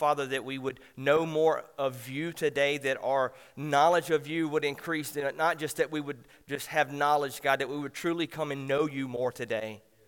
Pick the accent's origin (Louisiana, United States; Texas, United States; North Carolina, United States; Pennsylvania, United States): Louisiana, United States; Walker; I'm born and raised in Walker, so I'm a parish boy. That should get me points. And I'm a Southern Baptist